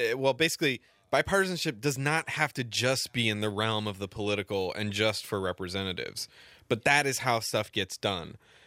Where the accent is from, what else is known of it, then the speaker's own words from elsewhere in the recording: Seattle, Washington, United States; I only say that because I'm from the Northwest, and believe me, it does not take long to get out of Seattle and get really country really fast.